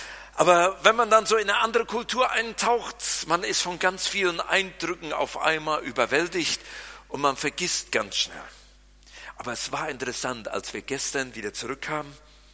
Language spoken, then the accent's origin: German; Germany; schon als typischer Deutscher habe ich mich beschwert